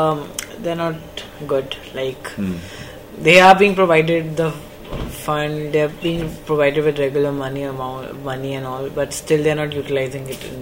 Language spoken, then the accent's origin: English; New Delhi, Delhi, India; Well, I'm from New Delhi, which is the capital of India